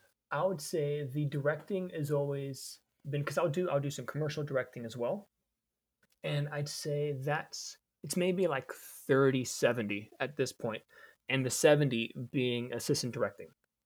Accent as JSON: {"language": "English", "town": "Miami", "region": "Florida", "country": "United States", "tie": "born there", "said": "Yeah, yeah. Cuban American. My parents Cuban. They came here in the early 50s to the States, mid 50s. And I was born in Miami in the 80s."}